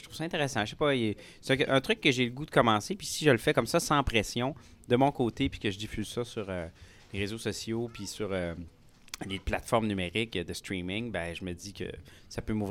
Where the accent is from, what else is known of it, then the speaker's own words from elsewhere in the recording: Quebec, Canada; accent: Québécois; côté québécois, tu sais, je suis sûr qu'il y aurait une différence. Ça apporterait une différence avec mon accent, parce que c'est clair que je vais avoir un accent aussi en anglais.